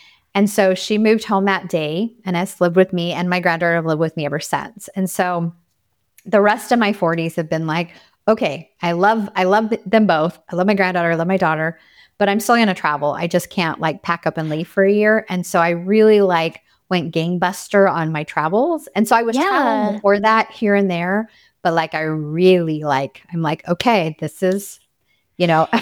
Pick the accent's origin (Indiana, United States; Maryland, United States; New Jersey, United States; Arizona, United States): Arizona, United States; moved away as an adult; now in Texas, United States; we moved from Arizona to Texas at the very end of my 20s. So it was like, I'd always lived in Arizona.